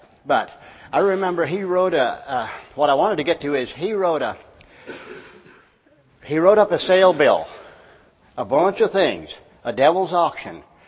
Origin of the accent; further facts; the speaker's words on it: Arkansas, United States; I grew up in Arkansas in a very rural place.